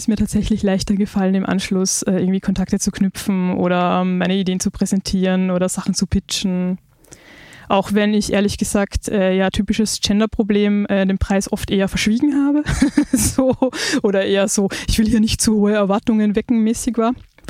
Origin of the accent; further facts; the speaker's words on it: Linz, Upper Austria, Austria; Ich komme ja aus Linz in Österreich und da gibt es in dem Vorort von Linz so eine kleine Stadt namens Leonding, aus der mein Vater kommt.